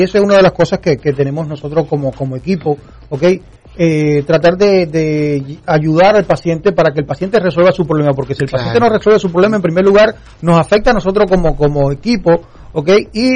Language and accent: Spanish; Cuba; yo recuerda que yo soy cubano.